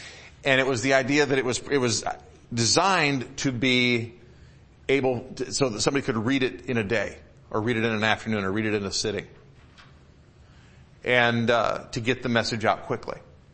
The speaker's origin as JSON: {"language": "English", "town": "Detroit", "region": "Michigan", "country": "United States", "tie": "born or raised there", "said": "When I was growing up in the Metro Detroit area, we had quite a large number of them."}